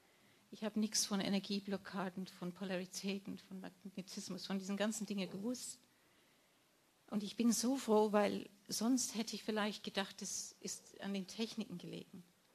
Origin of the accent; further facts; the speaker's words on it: England, United Kingdom; Und dann bin ich in meine Heimat nach England gefahren und habe gedacht, ich suche mir einen Heiler.